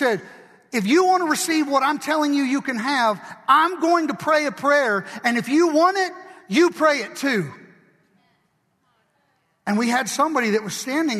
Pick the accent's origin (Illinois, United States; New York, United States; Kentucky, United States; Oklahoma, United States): Kentucky, United States; But we like UK. We're from Kentucky. We can do that.